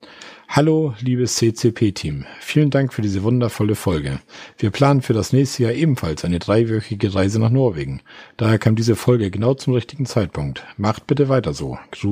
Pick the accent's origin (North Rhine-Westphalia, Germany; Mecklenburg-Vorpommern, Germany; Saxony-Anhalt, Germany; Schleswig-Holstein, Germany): Schleswig-Holstein, Germany; Osterrönfeld; Osterrinfeld, da warst du in meinem Heimatort.